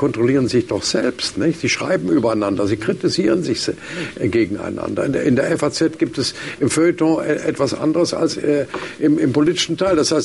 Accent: Dresden, Saxony, Germany; born there; Also ich bin gebürtiger Dresdner.

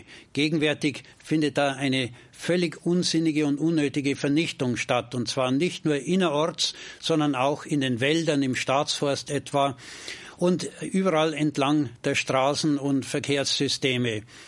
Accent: Bavaria, Germany; Und ich kann nur als Bayer hoffen, dass das Beispiel Schule macht und sich ausbreitet auf die übrigen Bundesländer.

